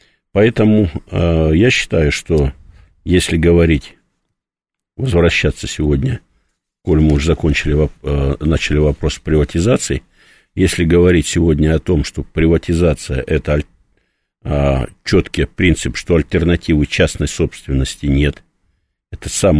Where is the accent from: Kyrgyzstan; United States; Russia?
Russia; Siberia; Уж простите меня, я сибиряк